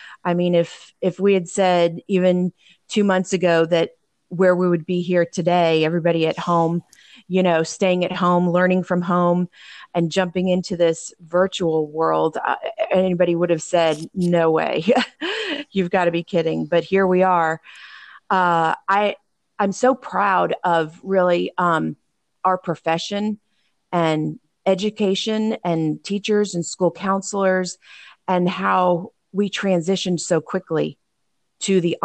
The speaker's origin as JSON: {"language": "English", "region": "Florida", "country": "United States", "tie": "born or raised there", "lives_now": "Georgia, United States", "said": "I was born and raised in Florida and lived there most of my life, but absolutely love Georgia. So we're excited to be Georgia residents now."}